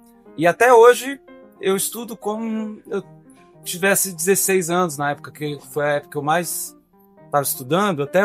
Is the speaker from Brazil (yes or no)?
yes; Ceilândia, Federal District, Brazil; E eu vim morar aqui, eu sou músico que fui criado em Ceilândia, né? E hoje em dia eu moro aqui num lugar chamado Tororó. E aqui a minha casa fica a 2 quilômetros de uma cachoeira.